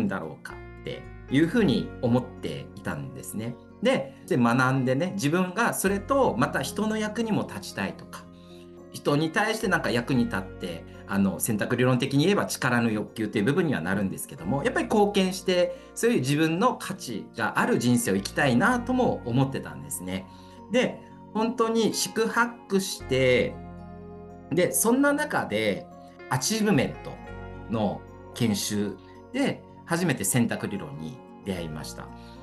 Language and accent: Japanese; Tochigi, Japan; also born or lived in Paraguay; 私が5歳の時にですね、日本に戻ってきまして、栃木県の方で当時は生活してたんですね。